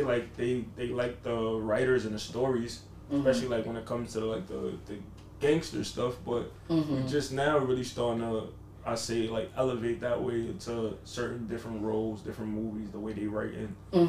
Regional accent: Bronx, New York, United States; also born or lived in Harlem; I'm from the Bronx. Call me.

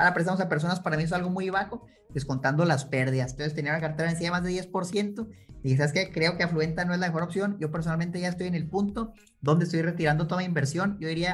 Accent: Chihuahua, Mexico; yo soy de Chihuahua y en Chihuahua me preguntan mucho

